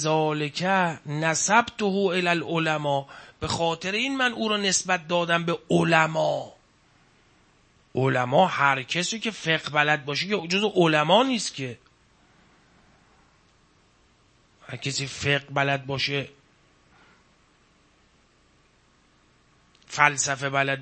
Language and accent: Persian; Iran; ما ایرانیم، ایران خب وقت گذشت دیگه